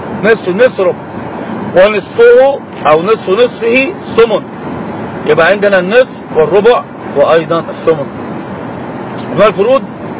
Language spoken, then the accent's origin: Arabic; Egypt; والناس عندنا في مصر عوام الناس يقلبون المسألة